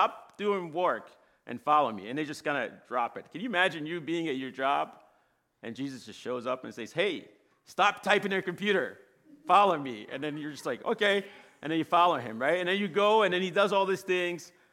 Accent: Angola; I grew up, I was born and raised in Angola near the ocean. And I loved going to the beach.

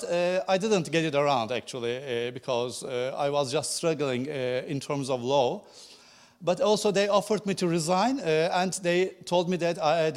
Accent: Turkey; I have to say that I came from Turkey, and now you know what is happening there.

